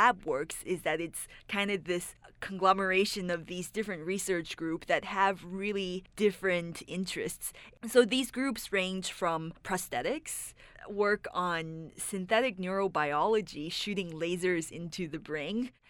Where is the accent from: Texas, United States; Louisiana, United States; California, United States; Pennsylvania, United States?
Louisiana, United States; New Orleans; And I was like, oh my God, I'm from New Orleans too. I grew up there.